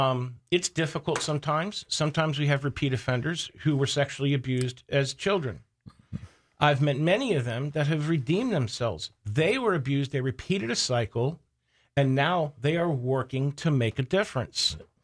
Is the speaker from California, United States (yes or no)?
no; Maryland, United States; Sorry, I'm from Maryland.